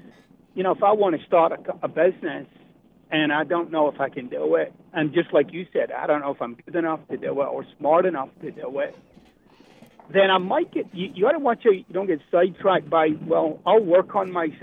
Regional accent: Scotland, United Kingdom; now in United States; I'm originally from Scotland.

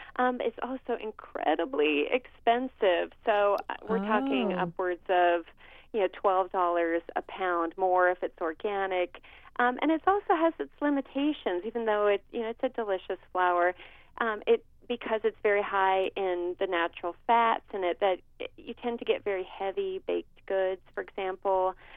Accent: California, United States; I'm from California. I'm from the San Francisco Bay Area.

